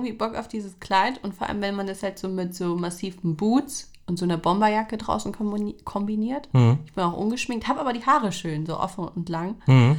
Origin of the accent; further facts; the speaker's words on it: Bavaria, Germany; Nee, bei uns in Bayern, also da komme ich ja her